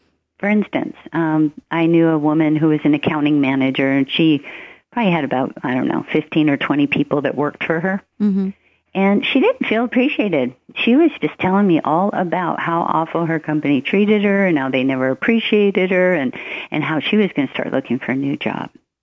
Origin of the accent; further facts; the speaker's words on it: Hawaii, United States; And Willacokie was the street I grew up on in Hawaii.